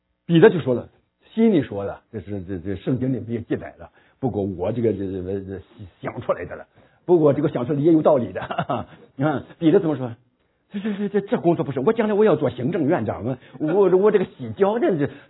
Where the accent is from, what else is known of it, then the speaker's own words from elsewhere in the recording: Shandong, China; 我们山东人真骂人的话，你们就听不懂的，只有我们才听得懂。